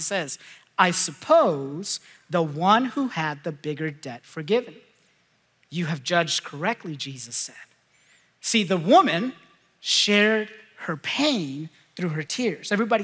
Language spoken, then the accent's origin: English; California, United States; now in Oklahoma, United States; In fact, I grew up in Southern California. We fish with a fishing rod, right? And when we got here, one of my buddies from our life group took us out to the lake